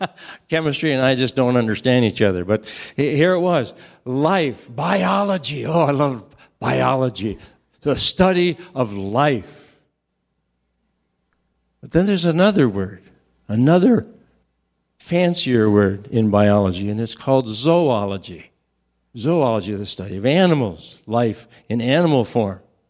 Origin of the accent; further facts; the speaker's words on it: Estherville, Iowa, United States; also born or lived in Seattle / Pittsburgh / Cokato; Came back to my hometown of Estherville and pastored there. Went out to Pittsburgh, Pennsylvania and pastored there. And went to Cokato, Minnesota and finished my ministry there 37 years altogether.